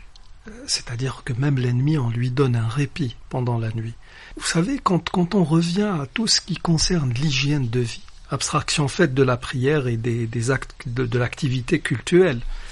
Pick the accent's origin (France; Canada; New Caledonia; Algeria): Algeria; en tant qu'Algérien